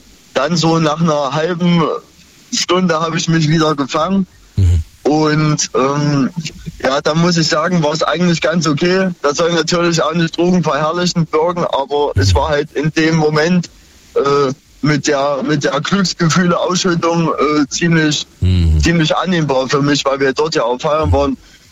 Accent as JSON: {"language": "German", "town": "Munich", "region": "Bavaria", "country": "Germany", "said": "Ich komme aus München"}